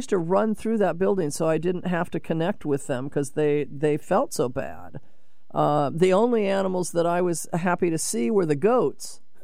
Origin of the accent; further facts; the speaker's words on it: Seattle, Washington, United States; I can remember, because I grew up in Seattle, and we often, you know, my parents would take us to Woodland Park Zoo.